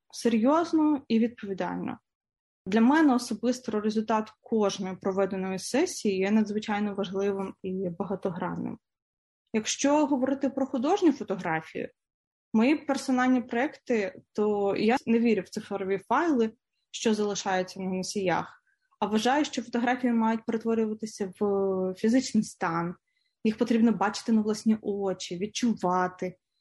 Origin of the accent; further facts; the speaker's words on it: Kyiv, Ukraine; now in Sydney, Australia; Родом я з Києва, де я провела своє життя до 2015 року. Маючи запрошення і робочу візу, я разом з чоловіком прилетіла в Австралію, і вже з того часу живемо ми в Сіднеї.